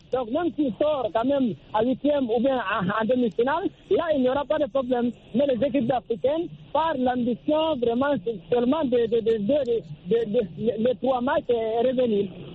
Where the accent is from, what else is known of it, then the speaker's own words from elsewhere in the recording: Guinea; now in Cameroon; si je compare la Guinée, mon pays d'origine, et le Cameroun, ici, là où mon pays de résidence